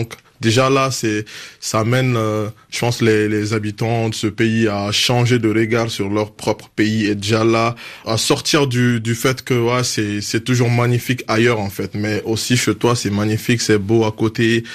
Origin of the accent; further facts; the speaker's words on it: Mali; Moi j'ai commencé par mon pays d'origine malgré moi en fait, parce que quand j'étais petit au Mali